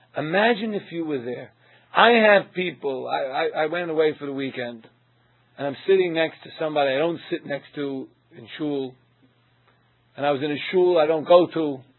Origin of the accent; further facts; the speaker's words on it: Brooklyn, New York, United States; For those of you out of town, I just said talking, so you know I'm from Brooklyn.